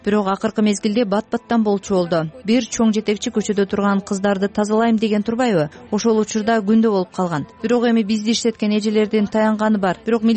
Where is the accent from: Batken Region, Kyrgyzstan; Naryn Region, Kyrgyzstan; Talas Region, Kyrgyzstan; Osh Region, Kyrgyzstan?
Talas Region, Kyrgyzstan; also born or lived in Moscow; now in Bishkek, Kyrgyzstan; Москвада официант болуп 1 жылда иштегем. Анан кара тизмеге түшүп Бишкекке келдим. Айылга, Таласка барым келген жок.